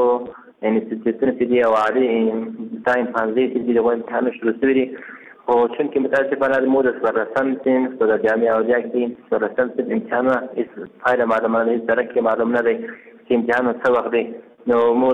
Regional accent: Ghazni, Afghanistan; د غزنی ولایت اوسیدونکی یم او د غزنی د جمعیت عربی او د محصلینو څخه یم

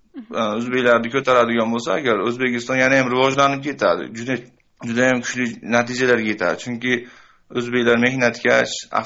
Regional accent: Osh Region, Kyrgyzstan; Men Qirg'izistondan, O'sh oblastining Oqot rayonidan

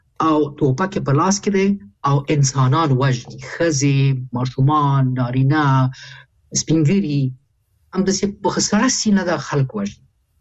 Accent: Kabul, Afghanistan; زه د کابل یم،

